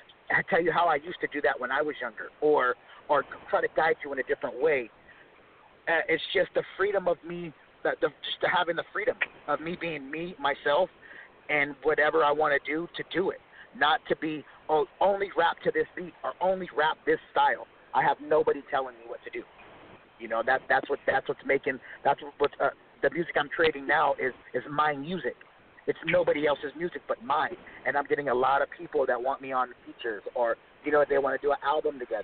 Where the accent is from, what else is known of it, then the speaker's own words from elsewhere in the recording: California, United States; I'm from Northern California. I'm a Mexican guy.